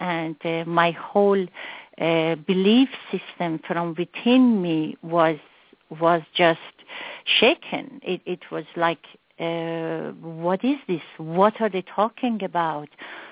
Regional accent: Iran; now in Buffalo, United States; And growing up in Iran, for me, I have nothing but pleasant memories.

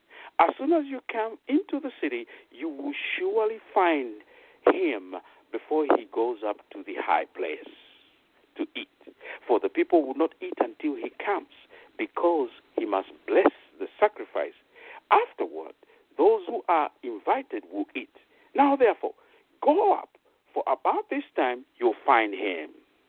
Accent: Zambia; now in United States; I remember years back when I was in Africa, because I'm originally from Zambia, those who have been listening to my broadcasts in Central Africa.

